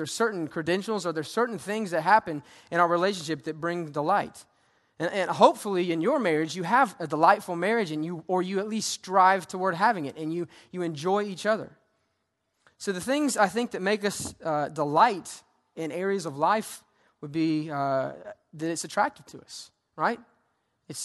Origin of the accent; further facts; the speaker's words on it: Georgia, United States; fried okra, sweet tea, I'm from Georgia, and peach cobbler.